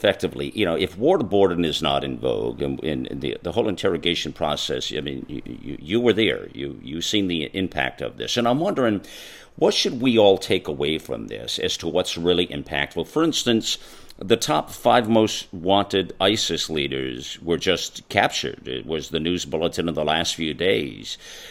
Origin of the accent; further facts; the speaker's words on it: United States; for me as an American